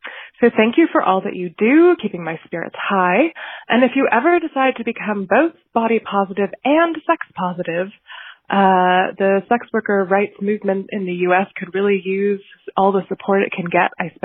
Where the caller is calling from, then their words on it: Berlin, Germany; I'm calling from Berlin, Germany.